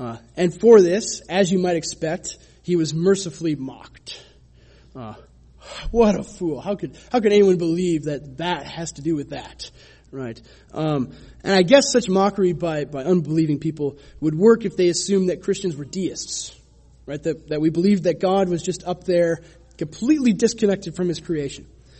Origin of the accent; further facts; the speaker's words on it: Minnesota, United States; I remember this kind of mockery a few years back in my home state of Minnesota.